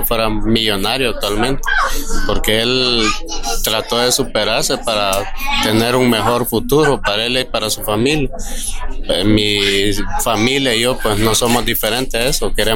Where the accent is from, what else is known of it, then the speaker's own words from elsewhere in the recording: El Salvador; also born or lived in California; now in Dallas, United States; De Dallas, Texas, y mi país de origen, El Salvador.